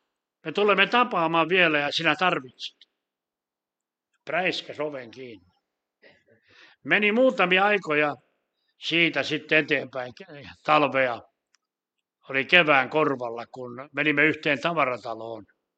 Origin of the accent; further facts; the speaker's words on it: Laihia, Ostrobothnia, Finland; Meille pohjalaisellekin, mä tuun Laihialta ja me ollaan paljon kovia juntteja.